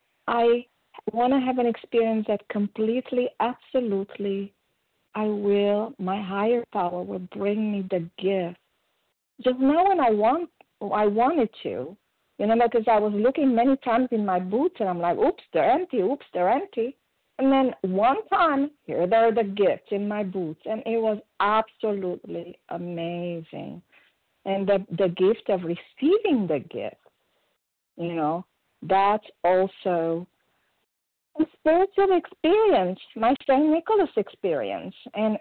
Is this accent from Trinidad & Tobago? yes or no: no; Romania; English is a second language; now in United States; I'm from Romania, and in Eastern Europe